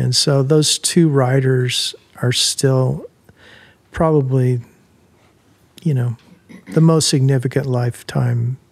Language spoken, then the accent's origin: English; California, United States; now in Nashville, United States; And interestingly enough, where I was going was from California to the South, right?